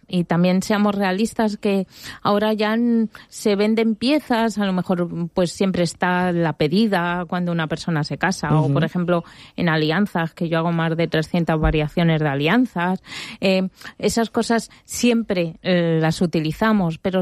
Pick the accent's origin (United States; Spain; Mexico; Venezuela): Spain; Madrid, Community of Madrid; cuando yo monté la tienda aquí, que venía de Madrid, porque yo soy de Madrid, y cuando la monté aquí hace 25 años